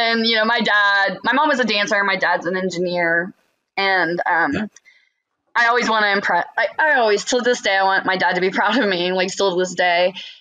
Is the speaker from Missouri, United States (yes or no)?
yes; Cape Girardeau, Missouri, United States; I grew up in Florida in a little small town in Missouri called Cape Girardeau, Missouri, on the river.